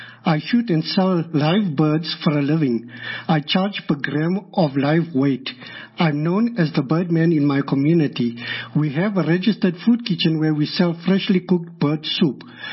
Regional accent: Jeffreys Bay, Eastern Cape, South Africa; from Jeffreys Bay.

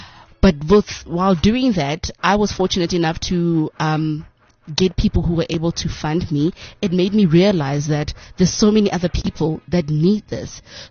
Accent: Boksburg, Gauteng, South Africa; So I'm originally from Boksburg in the East Rand.

